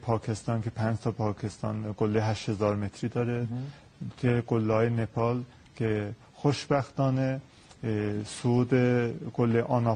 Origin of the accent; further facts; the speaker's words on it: Tabriz, East Azerbaijan, Iran; من اهل تبریز هستم.